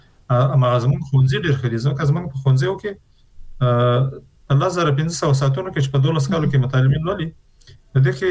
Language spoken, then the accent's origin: Pashto; Afghanistan; نو چون موږ د افغانستان خلک یو، د افغانستان په هر فرد که هغه نظام کې که بیرون د نظام موږ پرې مکلفیت لرو